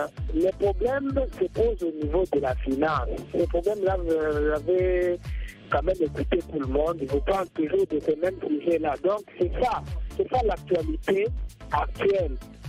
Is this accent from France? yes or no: no; DR Congo; comme ici chez nous en RDC